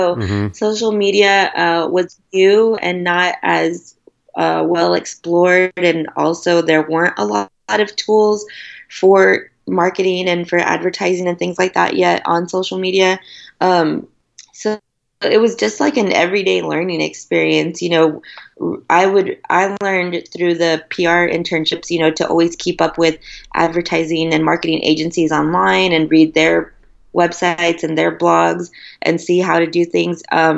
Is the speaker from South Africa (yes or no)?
no; San Antonio, Texas, United States; And I really wanted to help showcase all that was good here in my hometown of San Antonio.